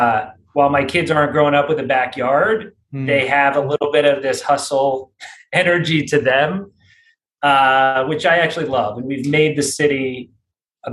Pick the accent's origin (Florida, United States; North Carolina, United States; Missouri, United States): Florida, United States; Miami; now in New York, United States; I grew up in Florida and all my friends are like, what are you doing up there?